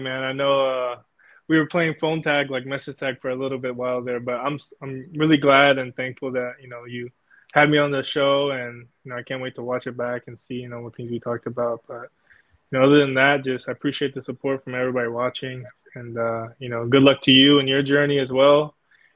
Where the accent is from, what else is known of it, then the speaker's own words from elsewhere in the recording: California, United States; you know, we grew up in California.